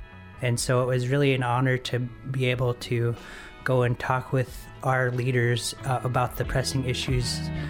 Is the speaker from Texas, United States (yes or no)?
no; Dillingham, Alaska, United States; I am the Director of Natural Resources for the Bristol Bay Native Association, and I was born and raised in Dillingham.